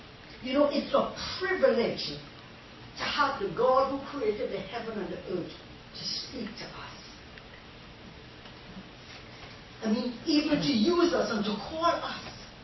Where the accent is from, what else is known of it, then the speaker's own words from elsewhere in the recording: Port of Spain, Trinidad & Tobago; born there; I remember back home, we had some relatives. I'm a city girl. I was born in Trinidad, Port of Spain.